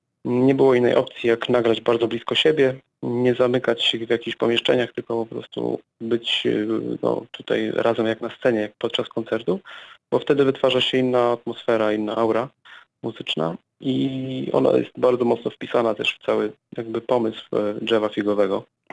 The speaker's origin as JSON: {"language": "Polish", "town": "Jastrzębie-Zdrój", "region": "Silesian Voivodeship", "country": "Poland", "said": "Ja pochodzę z Jastrzębia Zdroju."}